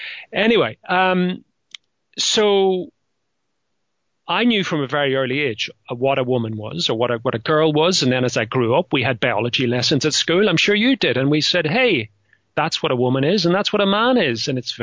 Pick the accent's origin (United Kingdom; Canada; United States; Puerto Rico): United Kingdom; Northern Ireland; a nod to my childhood growing up in Northern Ireland, where there was explosions all the time.